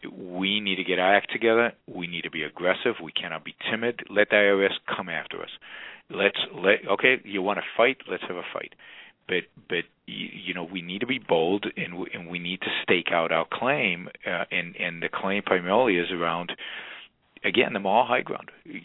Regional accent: Israel; English is a second language; I mean, I was born and raised in Israel

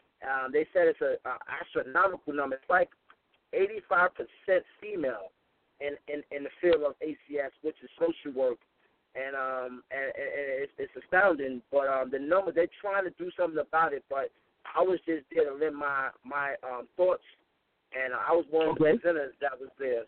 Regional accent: Harlem, New York, United States; I'm from Harlem.

